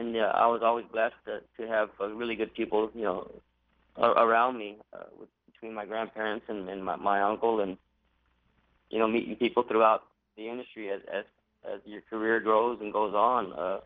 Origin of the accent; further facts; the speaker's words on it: Dexter, New Mexico, United States; also born or lived in Roswell; I was born in Roswell, in the hospital there in Roswell, but raised in a little town outside of Roswell called Dexter, New Mexico. Just a little farming town.